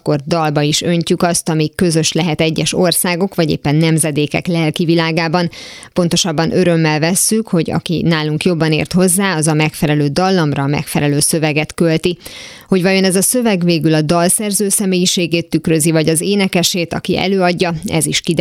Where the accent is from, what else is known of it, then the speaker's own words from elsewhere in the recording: Hungary; ezt mi pont azért, mert magyarok vagyunk, ezért nem tudjuk megítélni, nem leszünk objektívek, mert belülről nézzük a dolgot.